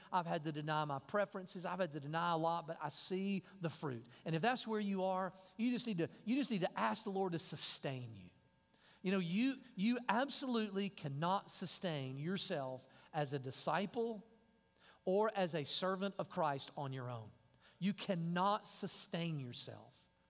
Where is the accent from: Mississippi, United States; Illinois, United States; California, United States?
Mississippi, United States; accent: redneck country; I love my accent. And when I call my friends from Mississippi, I just slide right back down into it. And I'm proud of my accent.